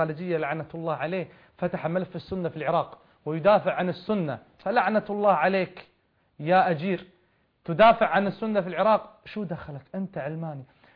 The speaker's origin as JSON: {"language": "Arabic", "country": "Kuwait", "said": "عندنا في الكويت"}